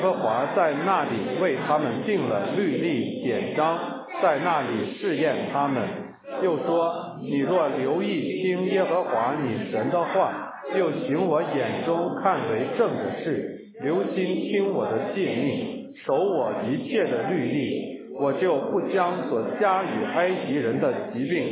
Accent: Shanxi, China; 我是在山西的煤矿长大的，等我到了东北的时候呢，我的第一个感受就是我从小喝的水是苦的

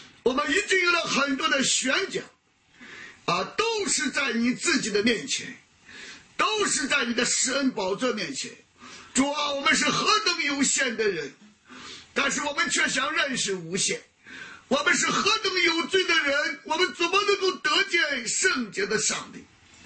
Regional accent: China; 我们中国人讲士可杀啊，不可辱啊。我小的时候，我母亲就教导我啊，虽然那时我们贫穷啊

